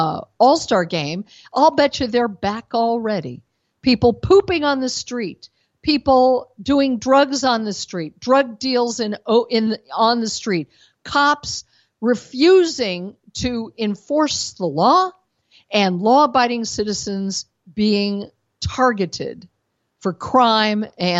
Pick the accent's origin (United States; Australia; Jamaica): United States; Colorado; now in Texas, United States; I am not a native Texan, and I know it. I'm a native Coloradan who's gallivanted around the country in my life.